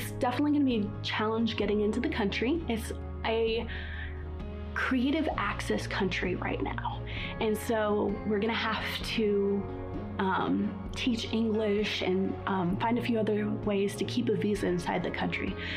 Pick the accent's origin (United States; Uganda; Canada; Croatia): Uganda; I grew up in Uganda, East Africa. I am a missionary kid